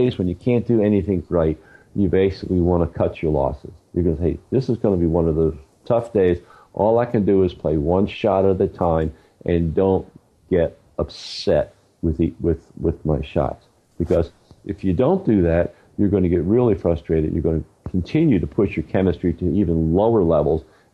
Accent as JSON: {"language": "English", "town": "Baltimore", "region": "Maryland", "country": "United States", "tie": "born or raised there", "lives_now": "West Coast, United States", "said": "Way back when I was younger, I grew up in Baltimore, and Baltimore Orioles used to have great teams at that time."}